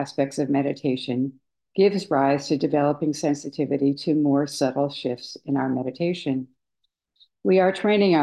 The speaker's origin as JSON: {"language": "English", "town": "Manila", "region": "Metro Manila", "country": "Philippines", "tie": "born or raised there", "said": "how being on Kauai reminded me so much of growing up in Manila, the heat, the humidity, the ocean, and especially the sound of chickens running loose, as they did in Manila when I was a girl."}